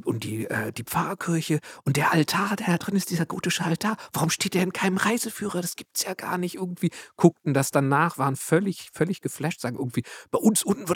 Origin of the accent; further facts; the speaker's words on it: Berlin, Germany; now in Güstrow, Germany; Wobei, als Berliner gesagt, der Zoo Rostock ist genauso weit weg hier von Güstrow wie in Berlin.